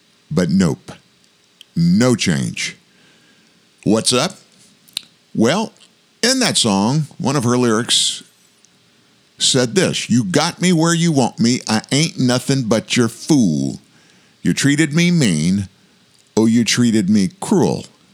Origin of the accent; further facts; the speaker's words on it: Louisiana, United States; And in case you didn't know it, I'm from Louisiana. Love Louisiana.